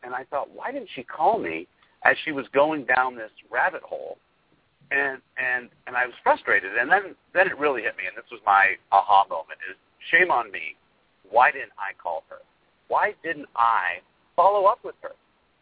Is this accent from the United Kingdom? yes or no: no; West Coast, United States; Partially being born and raised on the West Coast, I just wanted to see how the other half lived.